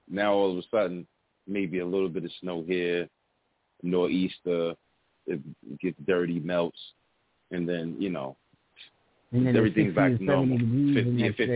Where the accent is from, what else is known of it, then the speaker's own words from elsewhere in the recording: Brownsville, New York, United States; born there; I was born in Brownsville.